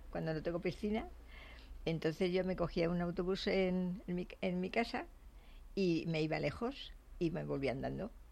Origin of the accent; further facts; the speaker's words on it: Zaragoza, Aragon, Spain; now in Madrid, Spain; Zaragoza, que es donde vivían ellos, y hasta que me casé, y nos casamos, y entonces vine otra vez a Madrid, y ya me considero más madrileña que ya llevo más años aquí